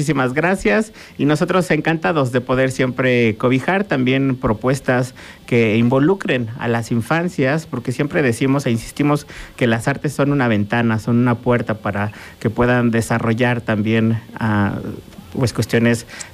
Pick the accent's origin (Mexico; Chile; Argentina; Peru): Mexico; nuestras raíces, nuestras tradiciones como mexicanos.